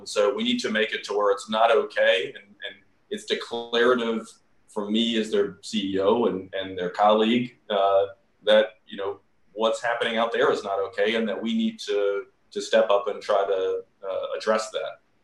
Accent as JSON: {"language": "English", "region": "the South", "country": "United States", "tie": "born or raised there", "said": "And you know, look, growing up in the South"}